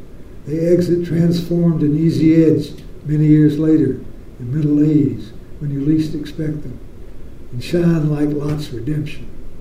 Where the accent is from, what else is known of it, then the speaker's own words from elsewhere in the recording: Appalachia, United States; thing was always played at the end of every dance when I was a child. I'm from Appalachia, as you can gather.